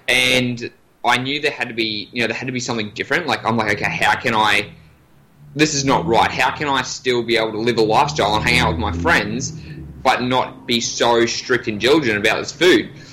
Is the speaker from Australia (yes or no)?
yes; Australia; accent: Australian; So I'm from Australia. I'm from the top part of Australia, which is not as civilized as the bottom part. So we're a bit more country up there.